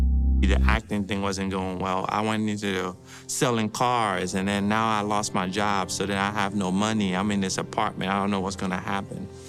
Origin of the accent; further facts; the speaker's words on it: Liberia; I was raised in Liberia, and a part of just West African culture is this idea of if you're not a doctor or if you're not a lawyer